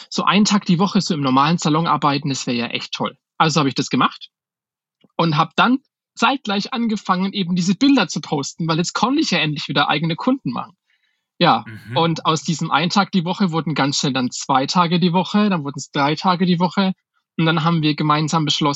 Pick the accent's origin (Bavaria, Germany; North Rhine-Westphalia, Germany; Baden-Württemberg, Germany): Bavaria, Germany; Schweinfurt; ich komme aus Schweinfurt, das ist halt jetzt eine Kleinstadt mit, weiß ich gar nicht, wie viele Einwohner, 50.000, 60.000 Einwohner.